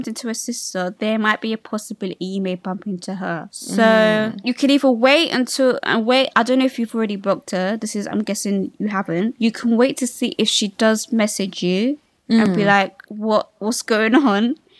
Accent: United Kingdom; I've never been to Korea in my life. I'm British.

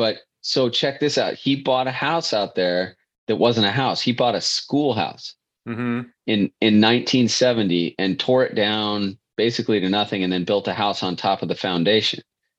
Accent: Victor Point, United States; I didn't grow up in Silverton. I grew up in Victor Point, which is, I think we talked about this.

